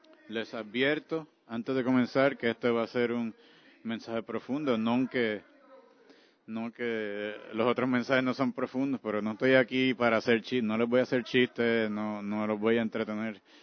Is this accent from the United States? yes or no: yes; New York, United States; Es cierto, yo soy de Nueva York, así que yo le puedo ir a los Gigantes.